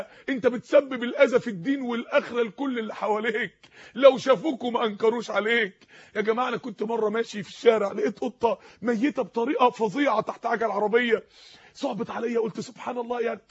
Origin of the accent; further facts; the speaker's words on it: Mansoura, Dakahlia, Egypt; انا فاكر يوم الشمع السماء شتت عندنا في المنصورة تلج